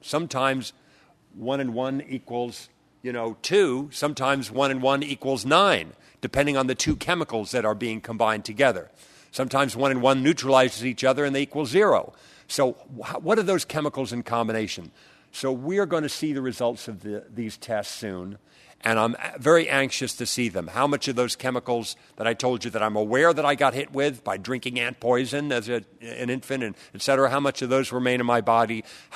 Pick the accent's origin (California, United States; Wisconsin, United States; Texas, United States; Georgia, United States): California, United States; San Fernando Valley; what it's like for a 60-year-old man growing up in the San Fernando Valley and taking all the chemical hits that I did.